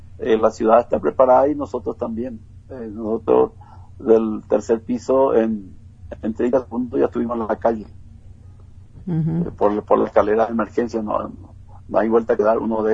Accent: Paraguay; now in Mexico

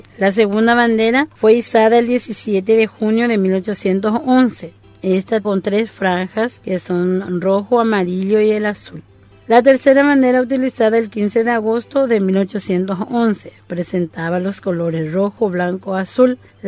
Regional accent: Paraguay; Como buen paraguayo, nos representa en todo lado donde nos vayamos

